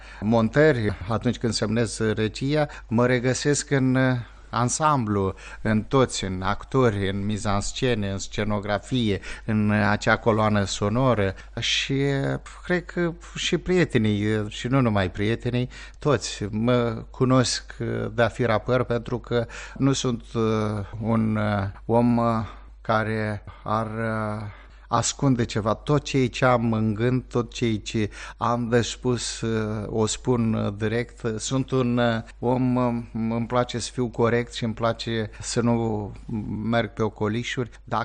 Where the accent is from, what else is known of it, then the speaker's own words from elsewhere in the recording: Moldova; eram un grup din Basarabia